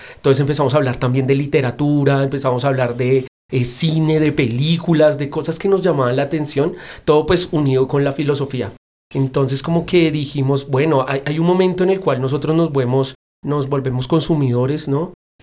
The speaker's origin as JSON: {"language": "Spanish", "region": "Bogotá", "country": "Colombia", "said": "Soy de Bogotá y bueno, tengo una gran pasión por las historietas y por las historias y las fotografías, especialmente de la ciudad."}